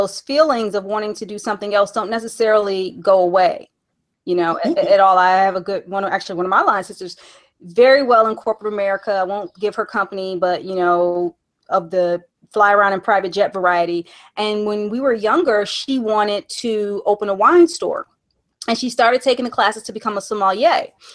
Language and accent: English; Midwest, United States; because I'm from the Midwest. We have guns, law-abiding citizens.